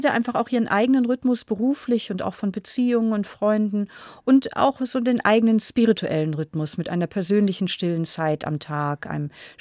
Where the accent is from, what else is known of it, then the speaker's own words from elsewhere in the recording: North Germany, Germany; so würde ich als Norddeutsche sagen.